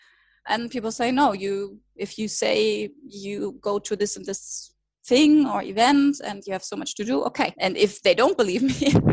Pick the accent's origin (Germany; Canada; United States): Germany; English is a second language; I come from Germany, which has very tight rules on working hours.